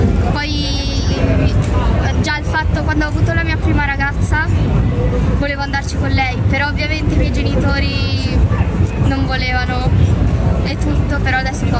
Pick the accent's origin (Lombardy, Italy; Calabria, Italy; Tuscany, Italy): Lombardy, Italy; Milan; Sono di Milano.